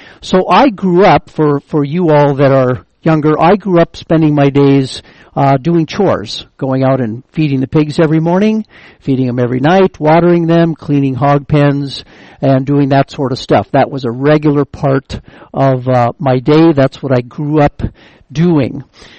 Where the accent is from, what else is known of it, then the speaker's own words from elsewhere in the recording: Gonvick, Minnesota, United States; I'm originally from Minnesota in a small town named Gonvick. It is in the northern part of Minnesota. When I grew up there, it had 350 people.